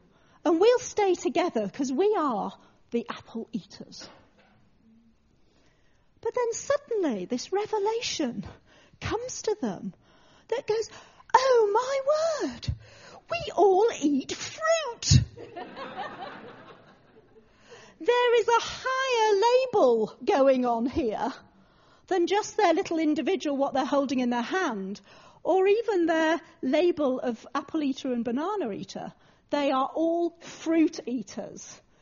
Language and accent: English; Yorkshire and the Humber, United Kingdom; When I was brought up in Yorkshire, and we had a saying in Yorkshire